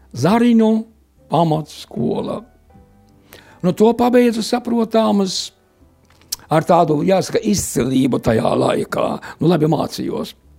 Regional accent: Selonia, Latvia; Es no Sēlijas, principā tā vieta skatās, kā Sēlija. Es bieži smējos, ka es tāds jauktenis esmu, jā? Jo principā mūsu pusē rudēja latgaliski.

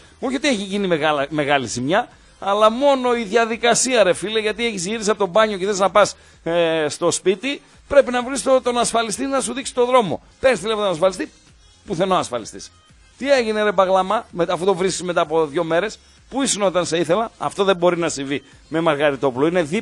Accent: Eptalofos, Greece; Επτάλοφος, από εκεί που εκεί μεγαλώσαμε, στην Επτάλοφο.

